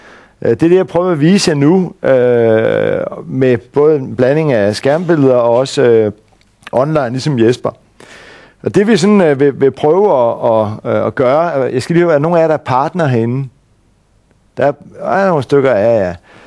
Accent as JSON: {"language": "Danish", "town": "Roskilde", "region": "Zealand", "country": "Denmark", "said": "Nu kommer jeg fra Roskilde"}